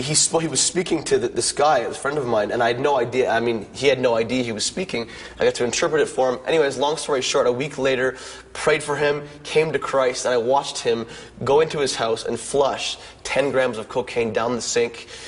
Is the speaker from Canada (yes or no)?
yes; Canada; I'm from Canada.